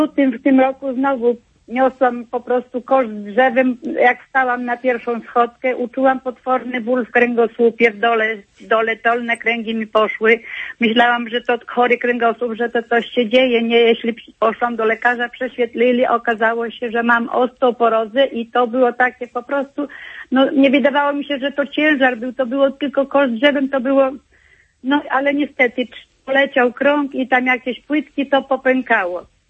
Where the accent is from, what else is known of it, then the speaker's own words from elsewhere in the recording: Podlaskie Voivodeship, Poland; Podlasie.